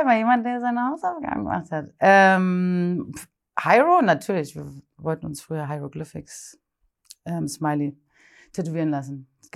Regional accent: Berlin, Germany; Und ich bin nämlich in Berlin geboren und aufgewachsen.

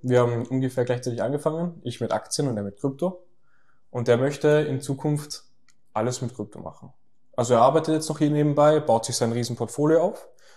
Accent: Austria; Bei vielen ist halt die Frage nach dem Rentensystem bei uns in Österreich.

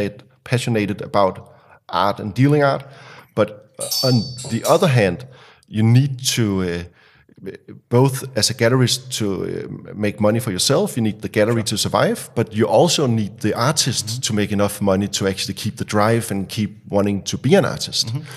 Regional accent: Denmark; Actually, I'm from Denmark, and my mother brought me on a vacation when I was 12, all the way up north in Denmark.

